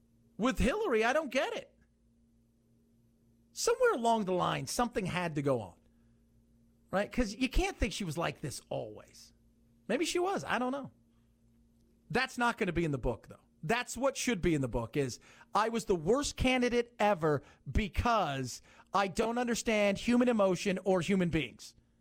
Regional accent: California, United States; You know, because I'm coming from California, right?

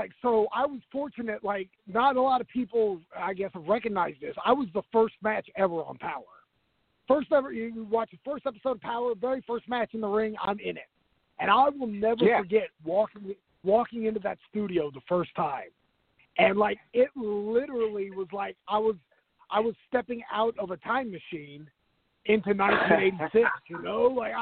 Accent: California, United States; I grew up in California, so like that was a WWF hotbed.

